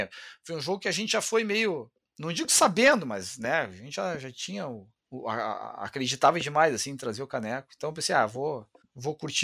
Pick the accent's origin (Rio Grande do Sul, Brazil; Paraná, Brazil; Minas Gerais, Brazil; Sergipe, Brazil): Rio Grande do Sul, Brazil; Passo Fundo; eu vim de Passo Fundo também, aquela vez do interior